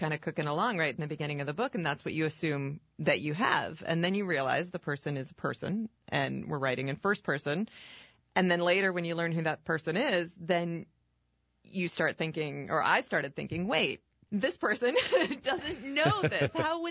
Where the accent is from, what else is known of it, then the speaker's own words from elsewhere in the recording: Cedar Falls, Iowa, United States; I grew up in Cedar Falls.